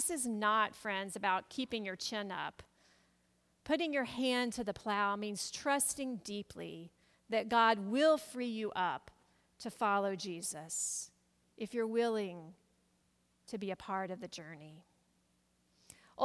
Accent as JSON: {"language": "English", "town": "Auburn", "region": "Alabama", "country": "United States", "tie": "born or raised there", "moved": "yes", "said": "my hometown of Auburn, Alabama, still a place very, very dear to my heart. I have now lived in the Midwest for over half my life, so my roots are just as much here, but they grow deep down south."}